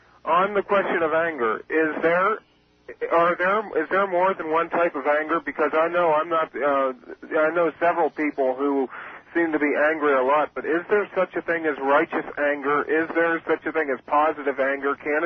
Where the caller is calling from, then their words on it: Youngstown, Ohio, United States; Yes, I'm calling from Youngstown.